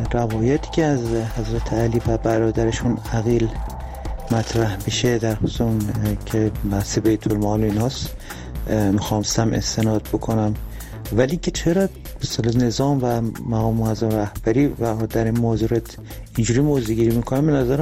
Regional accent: Tehran, Tehran Province, Iran; از تهران هستم.

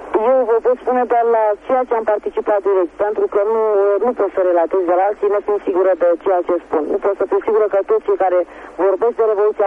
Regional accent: Botoșani, Botoșani County, Romania; moved away as an adult; now in Bucharest, Romania; bucureșteancă nu sunt. Sunt evreică de origine, de fapt româncă, de la Botoșani. Și venită cu soț în București

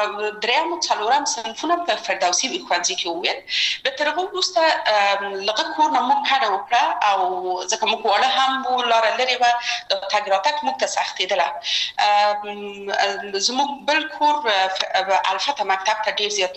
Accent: Kabul, Afghanistan; born or raised there

